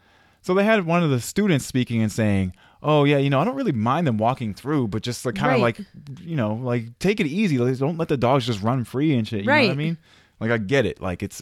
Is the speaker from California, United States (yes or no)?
no; Washington, District of Columbia, United States; I mentioned that, you know, I'm from Washington, D.C., one of the things that they ask me what I enjoy about D.C.